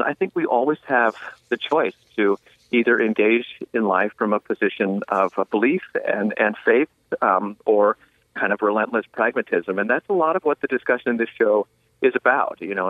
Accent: Hawaii, United States; I did. I grew up in Hawaii. My grandfather was actually in the military, and he was stationed out in Hawaii where he met my grandmother. So my dad eventually settled out there to be close to his folks. And so I grew up through high school in Hawaii.

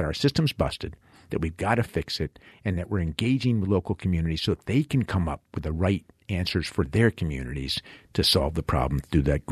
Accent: Vermont, United States; different from when I was a kid growing up in Vermont

